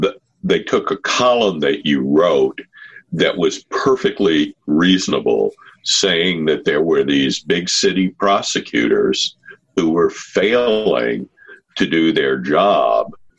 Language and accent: English; Mississippi, United States; And that was how I felt growing up in the Mississippi Delta.